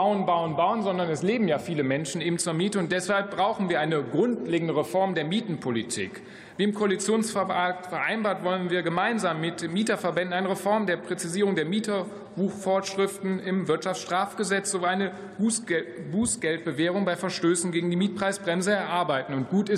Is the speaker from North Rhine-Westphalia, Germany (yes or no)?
yes; Rommerskirchen, North Rhine-Westphalia, Germany; zum Beispiel in Rommerskirchen, meiner Heimat